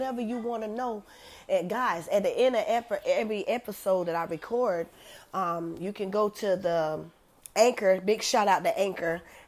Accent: Green Sea, South Carolina, United States; also born or lived in Mullins; Growing up, I'm from Horry County. I was born in a little town called Mullins, South Carolina. I grew up in Green Sea, South Carolina, all down there in them country areas with the tobacco fields and the corn fields and all that stuff.

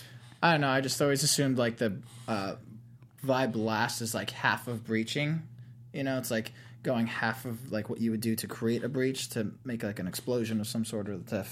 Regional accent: New Jersey, United States; from Jersey too. I can say it right.

